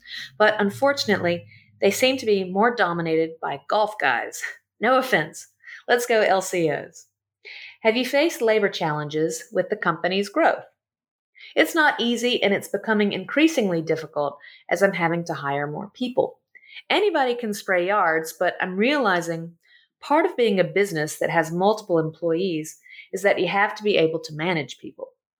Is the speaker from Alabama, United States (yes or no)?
yes; Decatur, Alabama, United States; That's what I did growing up in Decatur, Alabama.